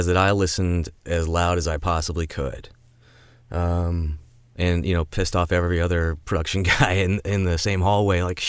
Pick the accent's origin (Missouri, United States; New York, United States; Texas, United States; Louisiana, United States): Missouri, United States; St. Louis; now in Chicago, United States; So St. Louis, my hometown, loved to be there, had a lot of fun, was only there for 8 months.